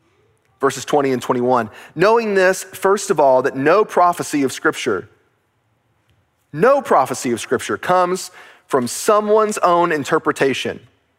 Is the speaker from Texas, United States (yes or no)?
yes; Texas, United States; I grew up in Texas.